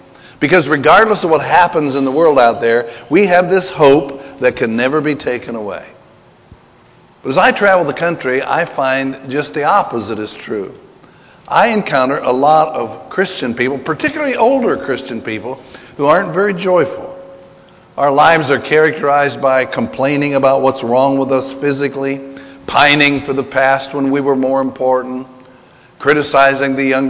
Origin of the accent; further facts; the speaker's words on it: Kentucky, United States; even though I'm from Kentucky and even though I'm an old man